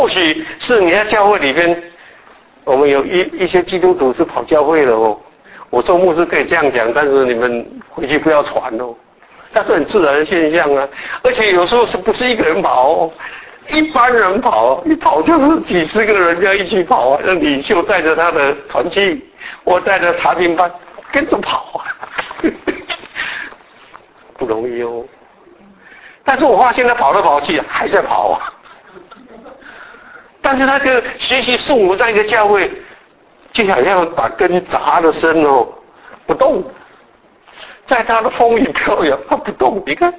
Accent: China; now in United States; 我们中国人是不一样的，所以来到美国生活文化上有差异

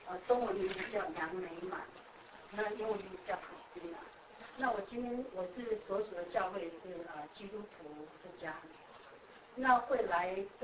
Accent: Taiwan; 因为我是从台湾来，

